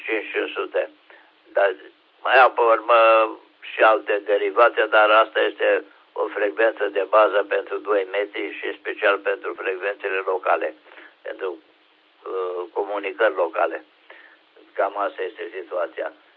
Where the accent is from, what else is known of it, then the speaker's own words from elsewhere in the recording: Oltenia, Romania; suntem olteni